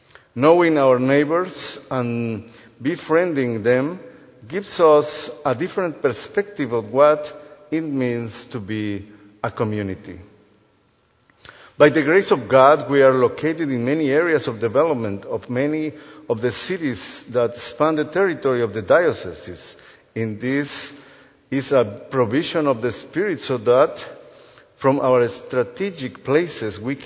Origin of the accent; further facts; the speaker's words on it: Guatemala; English is a second language; also born or lived in Costa Rica; I am originally from Guatemala. When I moved from Guatemala to Costa Rica, the people don't hear that last name too, and they call me